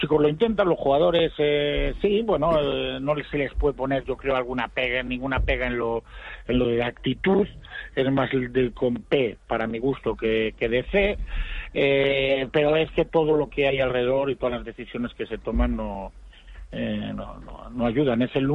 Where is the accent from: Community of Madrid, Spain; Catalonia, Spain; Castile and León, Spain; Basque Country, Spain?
Castile and León, Spain; Valladolid; soy pucelano y blanquivioleta